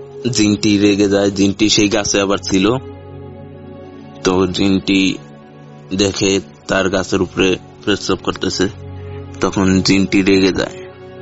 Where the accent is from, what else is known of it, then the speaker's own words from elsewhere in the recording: Barisal, Barisal Division, Bangladesh; now in Patgram, Bangladesh; আমি ছোটকাল থেকে আমার নানা বাড়িতেই বড় হয়েছি বরিশালে। আমার বাড়ি হয়েছে রংপুর বিভাগের লালমনিরহাট জেলার পাটগ্রাম উপজেলায়।